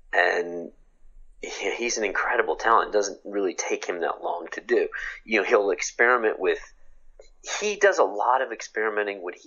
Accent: St. Louis, Missouri, United States; I mean, I'm from St. Louis, you know, where their biggest riot occurred.

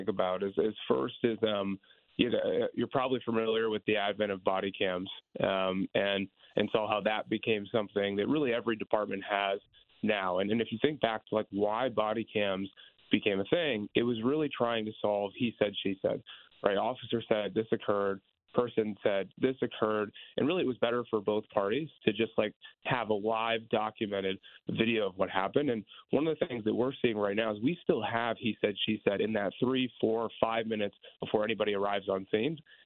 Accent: Concord, Ohio, United States; Right outside of Cleveland. So Chardon, Ohio is where the active shooter event happened. And I grew up in Concord, which was right next to it.

